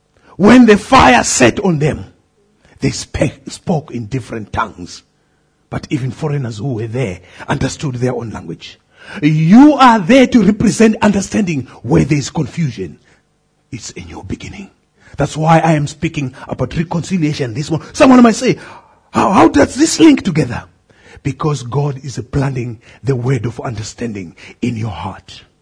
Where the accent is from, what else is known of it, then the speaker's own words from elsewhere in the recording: Zimbabwe; I come from Zimbabwe.